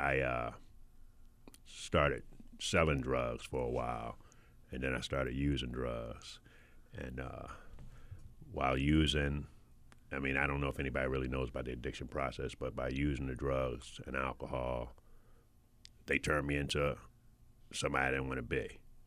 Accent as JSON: {"language": "English", "town": "Philadelphia", "region": "Pennsylvania", "country": "United States", "also_born_or_lived": "Hampton, Virginia / California", "moved": "yes", "said": "I'm from Philadelphia, where I started, and I started running track. We moved to Hampton, Virginia. I started running track there, and we moved to California."}